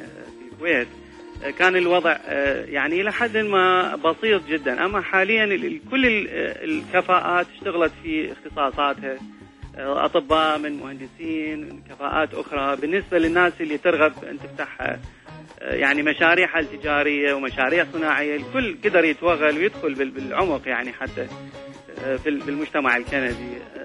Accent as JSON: {"language": "Arabic", "country": "Iraq", "moved": "yes", "said": "هذا الموضوع ما كنا نتصوره لما طلعنا من العراق"}